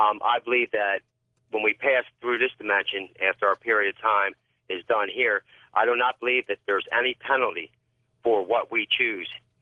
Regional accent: Newark, Delaware, United States; I'm from Newark, Delaware.

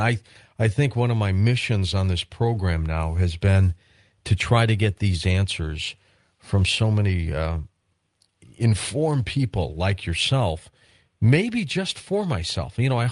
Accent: Detroit, Michigan, United States; born there; now in St. Louis, United States; the Detroit Tigers, which is my born hometown. I was born in Detroit.

